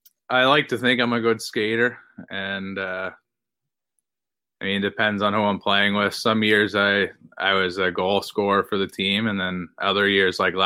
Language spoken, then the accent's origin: English; Cape Breton, Nova Scotia, Canada; And I'm from Cape Breton, and a lot of connection there. And I just heard it's very similar to home